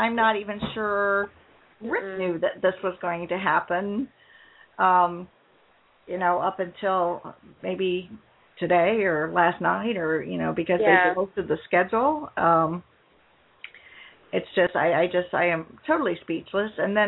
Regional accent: Fort Wayne, Indiana, United States; I'm from Fort Wayne, Indiana

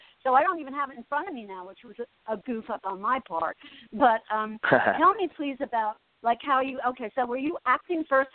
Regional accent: Asbury Park, New Jersey, United States; Hello, Asbury Park, because I'm from Asbury Park as well.

